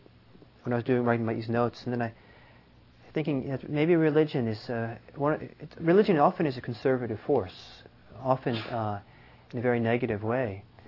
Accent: Norway; moved away; my hometown in Norway after being gone for many, many years. And it's a big city of some 200,000-300,000 people.

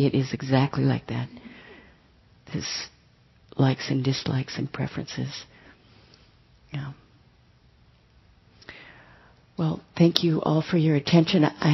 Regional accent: Minnesota, United States; I used to think, I come from Minnesota. For years, being in California, I thought there was something the matter

